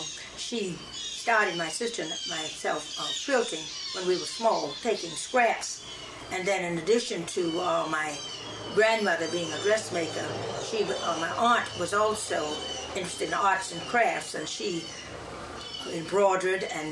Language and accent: English; Jacksonville, Florida, United States; Yes, I have lived in Jacksonville all of my life, except for a few years wh